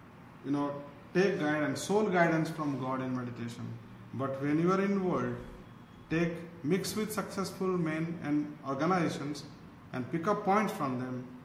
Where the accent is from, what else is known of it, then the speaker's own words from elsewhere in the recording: Odisha, India; born there; Yeah, so of course I was born in Odisha, and people back in Odisha, they never knew that we are doing all these things.